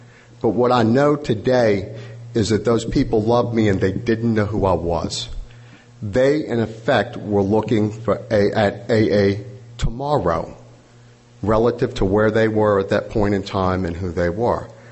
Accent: Louisiana, United States; and I'm from Louisiana, people scream into microphones. Some of them speak French.

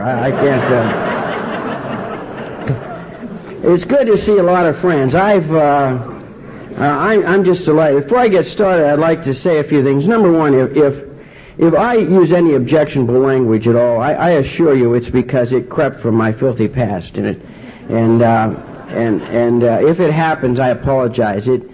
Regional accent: Martins Ferry, Ohio, United States; born there; I was born in this part of the country. I was born in Ohio, small town on the Ohio River named Martin's Ferry, and nobody's there anymore.

